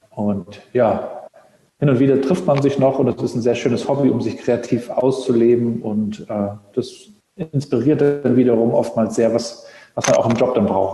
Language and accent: German; Rostock, Mecklenburg-Vorpommern, Germany; 80er Jahrgang, Rostocker Jung, Vater von 3 Mädels